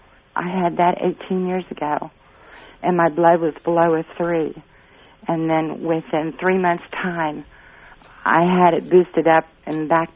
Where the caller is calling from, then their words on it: Ohio, United States; Oh, I'm in Ohio.